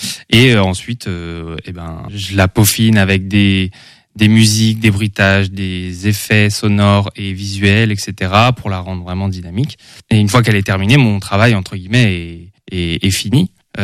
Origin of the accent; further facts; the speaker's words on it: Rosporden, Brittany, France; je viens de Rospordin, donc c'est une petite bourgade en Bretagne, à côté de Concarneau, pour ceux qui connaissent.